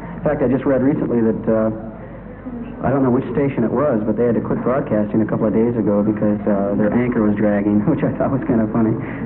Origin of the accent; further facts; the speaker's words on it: Los Angeles, California, United States; Well, we're all from Los Angeles, or the Los Angeles area in California.